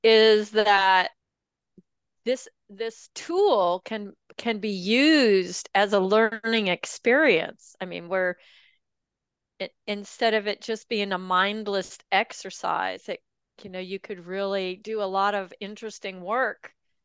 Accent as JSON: {"language": "English", "town": "Boston", "region": "Massachusetts", "country": "United States", "tie": "born or raised there", "said": "No, I started as an English rider in Boston with a German riding instructor that brought me to tears every week. But when we moved out west, I started riding Western and riding cutting horses."}